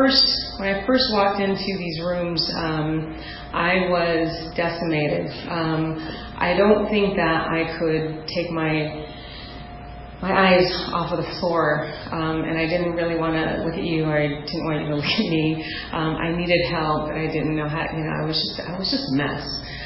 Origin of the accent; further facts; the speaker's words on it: New York, United States; So I grew up born in New York. My mom has 8 sisters. My father was in and out of the picture.